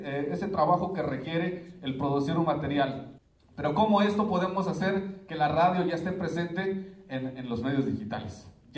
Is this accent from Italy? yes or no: no; Chiapas, Mexico; first language Tzeltal; desde nuestra lengua materna. En este caso sería el tzeltal, ¿no?